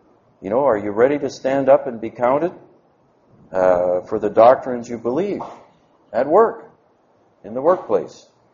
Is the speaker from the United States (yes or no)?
no; Canada; Just because I'm Canadian, you can't pick on me.